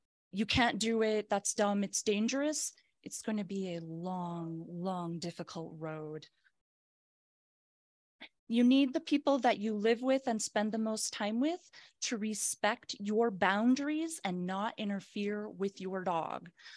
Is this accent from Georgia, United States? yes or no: no; Nebraska, United States; In Nebraska, I'm from Nebraska.